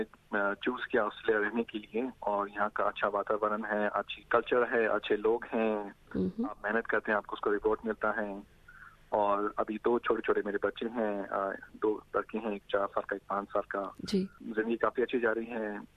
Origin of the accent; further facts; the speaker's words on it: Hisar, Haryana, India; मैं हिसार हरियाणा से हूँ, जो काफी छोटा जगह है, छोटी सिटी है